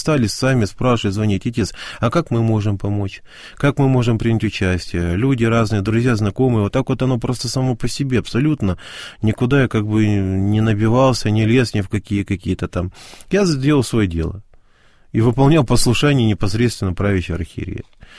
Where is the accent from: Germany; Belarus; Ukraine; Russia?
Ukraine; Crimea; реально мы столкнулись, что нам не верили, что мы из Крыма.